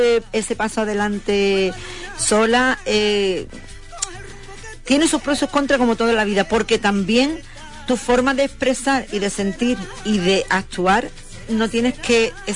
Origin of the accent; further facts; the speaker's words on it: Huelva, Andalusia, Spain; soy un artista de Huelva. Y jamás he estado en un cartel que diga artista de Huelva, jamás.